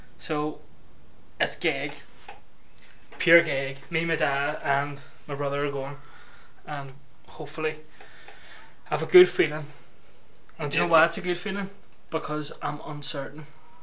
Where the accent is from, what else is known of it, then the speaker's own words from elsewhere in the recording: Ireland; Well, I represent as an Irish person.